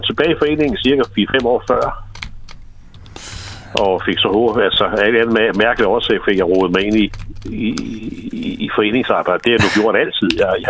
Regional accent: Roskilde, Zealand, Denmark; Altså, jeg er jo gammel Roskilde. Jeg er født på havnen i Roskilde

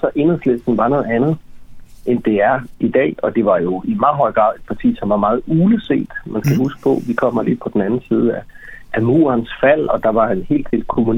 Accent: Region of Southern Denmark, Denmark; jeg kom fra Sydfyn. Jeg er opvokset på Sydfyn i sådan et godt friskolemiljø.

